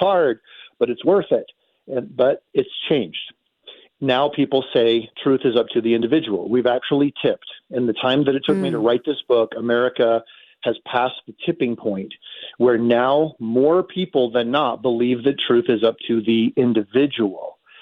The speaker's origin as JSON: {"language": "English", "town": "Detroit", "region": "Michigan", "country": "United States", "tie": "born or raised there", "also_born_or_lived": "Oklahoma / Kansas", "said": "Well, Susie, I grew up in Detroit, Michigan. It was a very rough place to grow up."}